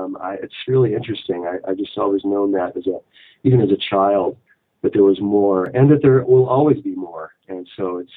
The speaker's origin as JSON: {"language": "English", "region": "Midwest", "country": "United States", "tie": "born or raised there", "said": "I grew up in the Midwest as a practicing and devout Roman Catholic."}